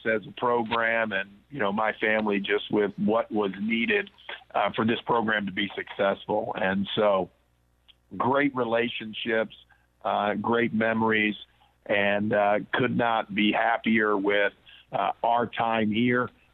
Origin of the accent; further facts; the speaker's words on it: Baltimore, Maryland, United States; born there; my dad played for the Baltimore Colts, and I was born in Baltimore. So the first 5 years of my life lived there.